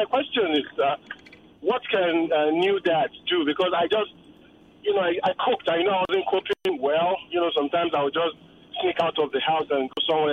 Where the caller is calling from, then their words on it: Ikeja, Lagos, Nigeria; I'm calling from Ikeja.